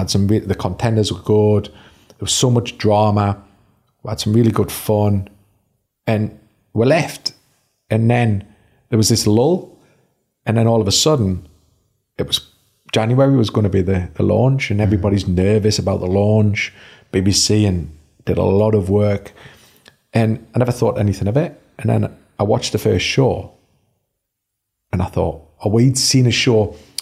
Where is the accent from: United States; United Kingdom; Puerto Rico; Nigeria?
United Kingdom; North East England; I might have to get rid of the Scottish accent that everybody's directing us at, even though I'm a Geordie.